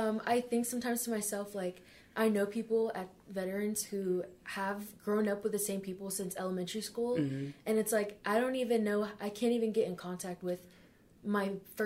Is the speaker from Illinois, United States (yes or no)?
yes; Illinois, United States; born there; I was born in Illinois.